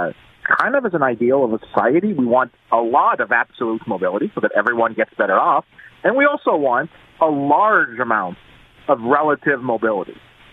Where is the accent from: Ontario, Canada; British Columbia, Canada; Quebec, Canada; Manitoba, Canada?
Quebec, Canada; I'm originally from Quebec. Quebec is the last one.